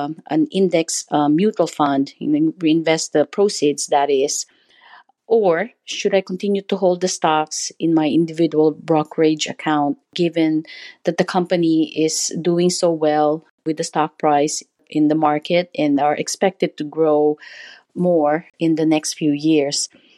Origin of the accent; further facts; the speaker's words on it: California, United States; Hi, Paula. … I am from California.